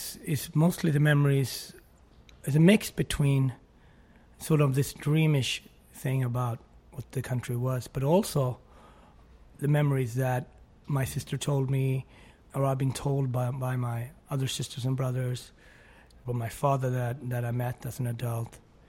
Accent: Sweden; That was normal to me, that my parents were white and my sisters and I, we were black or mixed

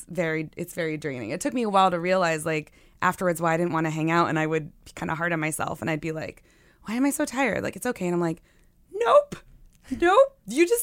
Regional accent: the South, United States; also born or lived in Los Angeles; I'm from the South originally, but when I was out

